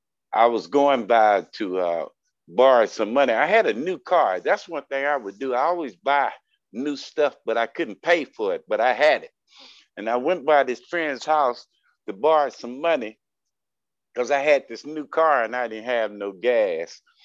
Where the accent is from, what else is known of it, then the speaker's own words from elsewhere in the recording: Texas, United States; also born or lived in Houston; I'm from South Texas, a little town in South Texas, about 100 miles from the border. And I moved to Houston